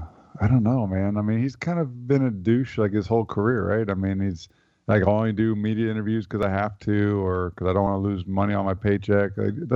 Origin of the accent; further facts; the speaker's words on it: Midwest, United States; Growing up in the Midwest, you know, I didn't have a major league team in my city